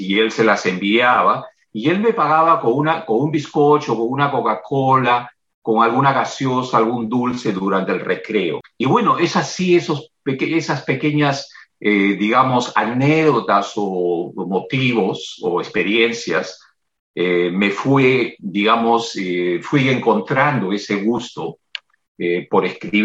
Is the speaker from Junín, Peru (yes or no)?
no; Lima, Peru; also born or lived in Ollotún; Bueno, yo nací en Ollotún, que es un pueblo agrícola que está en el departamento de Lambayeque y pertenece a la provincia de Chiclayo. Es un pueblo pequeño, agrícola. Mis padres son originarios del campo. Allí estuve hasta los 5 años. Luego fui enviado a Lima a estudiar.